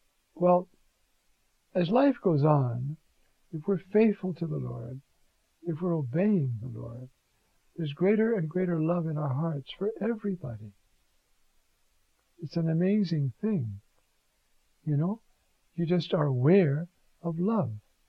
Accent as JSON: {"language": "English", "region": "New York", "country": "United States", "said": "I realize I'm a New Yorker, and we talk to everybody. That's the way we are."}